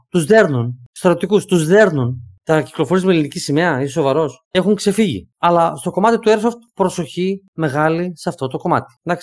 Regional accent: Greece; Εντάξει, δεν θα το δείξω στο έρσο ότι είμαι Έλληνας.

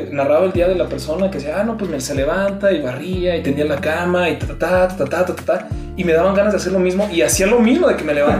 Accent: Mexico; lo que no somos buenos los mexicanos justamente en eso

